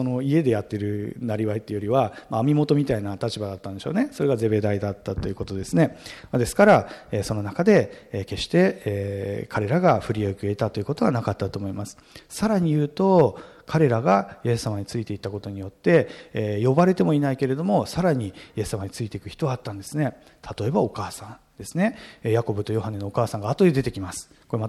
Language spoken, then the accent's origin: Japanese; Tokyo, Japan; 僕、故郷東京なので、違和感を感じるかもしれませんが、東京で生まれ育っているので、東京で故郷なので、そこ離れていますけれども